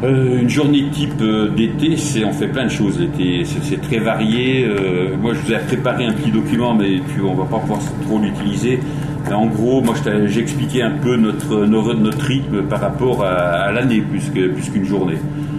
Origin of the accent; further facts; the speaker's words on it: Aix-les-Bains, Auvergne-Rhône-Alpes, France; now in Chamonix, France; je suis originaire d'Aix-les-Bains, enfin de pas mal d'Aix-les-Bains. Et donc je suis venu à Chamonix pour faire grimper, et puis j'ai eu le coup de foudre pour cet endroit. Donc voilà, je me suis orienté pour vivre ici à Chamonix.